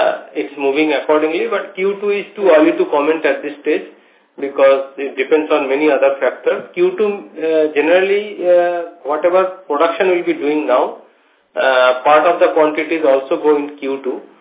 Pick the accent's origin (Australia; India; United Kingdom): India; English is a second language; We as Indian is very proud.